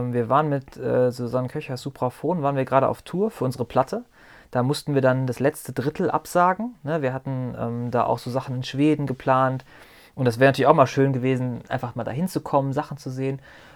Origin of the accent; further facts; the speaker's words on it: Solingen, North Rhine-Westphalia, Germany; zur Musikgeschichte von meiner Heimatstadt, von Solingen, zu forschen.